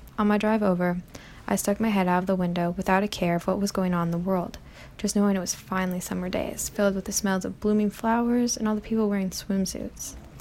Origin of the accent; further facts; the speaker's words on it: Cedar Falls, Iowa, United States; Georgewood State Park has always been my favorite place to go growing up in Cedar Falls, Iowa.